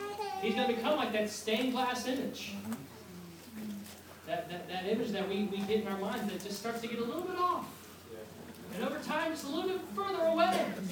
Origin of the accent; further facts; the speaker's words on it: United States; I didn't grow up going to church. I'm from America, but believe it or not, I wasn't very religious growing up.